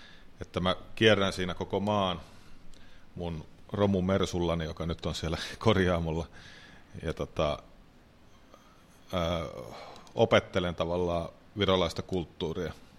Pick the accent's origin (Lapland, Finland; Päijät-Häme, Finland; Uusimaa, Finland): Uusimaa, Finland; Porvoo; me ollaan Porvoosta lähdetty ja asuttu vähän joka puolella Suomea ja sitten päädytty tänne